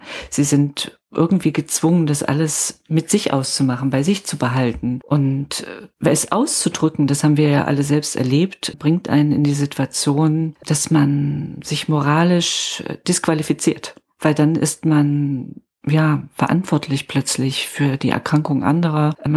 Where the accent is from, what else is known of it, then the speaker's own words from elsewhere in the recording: East Germany, Germany; Ich bin im Osten in der DDR aufgewachsen